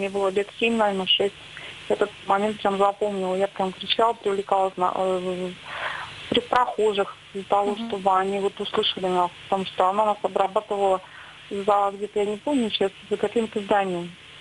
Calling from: Tomsk, Tomsk Oblast, Russia; Я с вами из Томска.

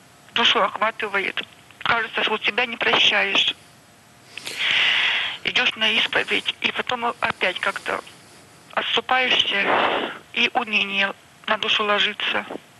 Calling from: Kostroma, Kostroma Oblast, Russia; Я звоню из Костромы.

